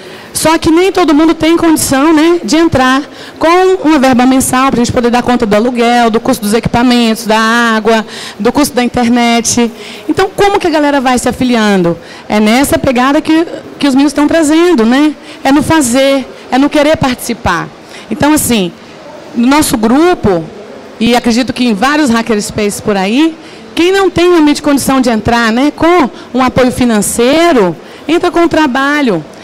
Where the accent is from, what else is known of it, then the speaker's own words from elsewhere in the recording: Belo Horizonte, Minas Gerais, Brazil; born there; now in Salvador, Brazil; Eu nasci em Minas, Belo Horizonte. Atualmente eu resido em Salvador, Bahia, né? Tem 5 anos.